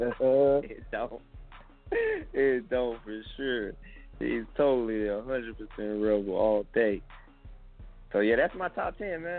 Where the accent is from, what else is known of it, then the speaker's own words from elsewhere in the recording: Memphis, Tennessee, United States; growing up in Memphis in the hood